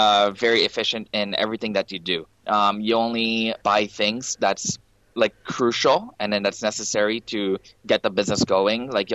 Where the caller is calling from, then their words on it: Toronto, Ontario, Canada; I am calling in from Toronto, Canada. It's just afternoon time here.